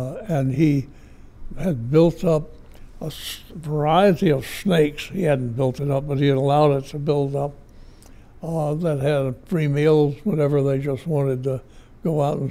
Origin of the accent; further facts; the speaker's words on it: Alabama, United States; I am not a Harvard professor who was born and raised in Alabama. I'm an Alabamian who came up to North to have work.